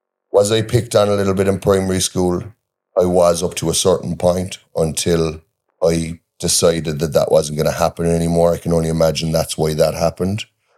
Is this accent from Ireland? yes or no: yes; Inishannon, Munster, Ireland; I'm from Inishannon, gateway to West Cork. Grew up there, born, raised, spent all of my childhood there, and hopefully will end up spending most of my adult life there as well. It's a great place to grow up.